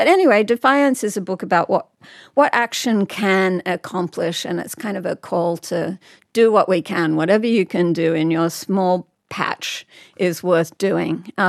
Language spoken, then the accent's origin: English; Sydney, New South Wales, Australia; I grew up in Burwood, which is not exactly the bush.